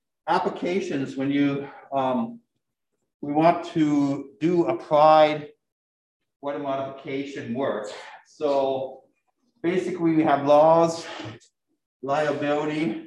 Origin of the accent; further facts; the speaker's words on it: Michigan, United States; You know, I grew up in Northern Michigan, so it's the Packers or the Lions.